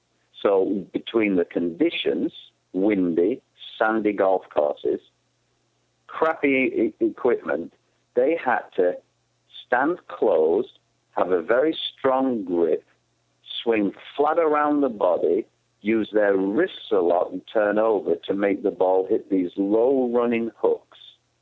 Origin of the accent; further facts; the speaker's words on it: United Kingdom; I'm a Brit. I grew up playing golf in Britain.